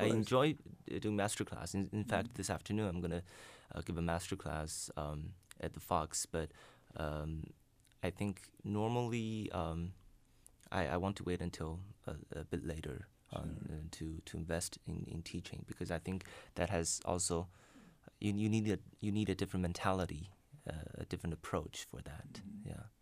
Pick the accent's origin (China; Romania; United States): China; partly because I'm coming from China, where the classical culture in China is more of an introspective culture compared to Western, which is more outward expressive.